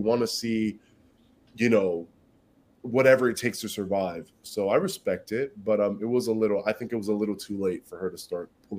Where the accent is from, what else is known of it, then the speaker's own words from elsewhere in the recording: New Jersey, United States; now in Miami, United States; I'm from Jersey. I live in the city. I live in Miami.